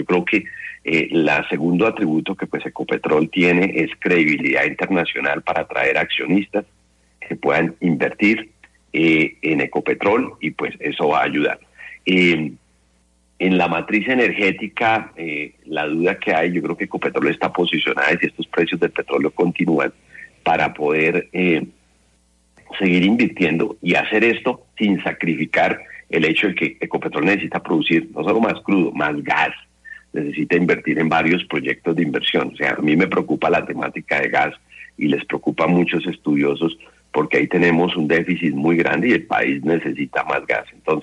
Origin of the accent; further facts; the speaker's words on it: Colombia; esa primera parte, como colombiano, viendo lo que va a solventar la transacción